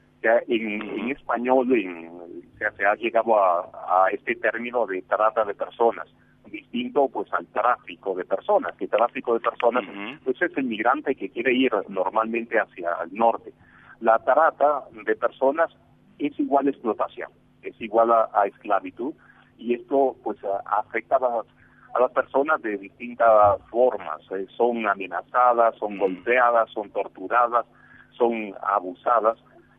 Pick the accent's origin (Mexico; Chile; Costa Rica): Costa Rica; now in Guatemala; que tengo ya varios años de trabajar en Guatemala, aunque soy nativo de Costa Rica.